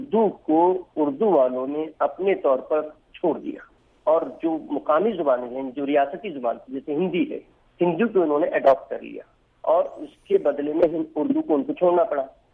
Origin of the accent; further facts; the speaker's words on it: Malkapur, Maharashtra, India; میں اسی کا رہنے والا ہوں، اس کا نام ہے ملکہ پور،